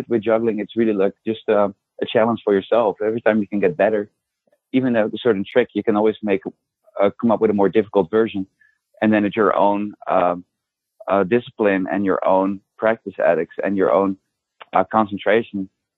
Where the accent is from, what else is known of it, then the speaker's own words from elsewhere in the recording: Netherlands; English is a second language; now in United States; So my accent is from the Netherlands. I grew up in the Netherlands.